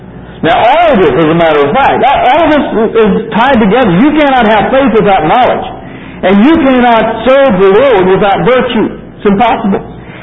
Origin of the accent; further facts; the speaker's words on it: Ireland; you know, I'm an Irishman, and I don't have much patience